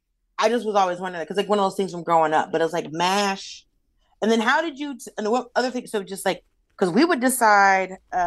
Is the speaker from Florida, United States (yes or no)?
yes; Miami, Florida, United States; I want to go to Cuba because I'm originally from Miami, so you got to go back to the motherland.